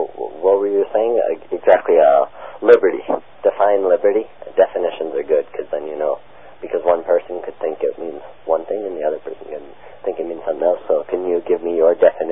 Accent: British Columbia, Canada; now in Bakersfield, United States; I'm more from Canada. I'm British Columbia.

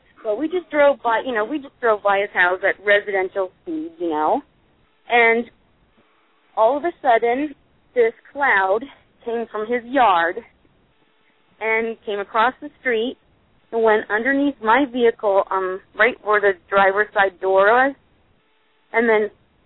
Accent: Florida, United States; I grew up in South Florida near the Bermuda Triangle, and there was always stories about compasses going crazy

